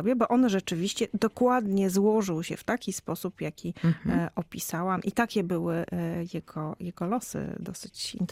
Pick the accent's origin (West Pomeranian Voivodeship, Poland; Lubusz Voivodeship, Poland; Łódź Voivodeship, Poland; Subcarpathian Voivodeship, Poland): West Pomeranian Voivodeship, Poland; Koszalin; moved away as an adult; Ja jestem koszalinianką z urodzenia. Tam zdawałam maturę, wyjechałam z Koszalina na studia i nie wróciłam